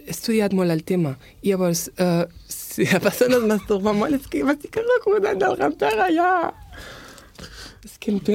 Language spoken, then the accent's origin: Spanish; France; Spanish is a second language; Yo soy francesa, no me entero de cosa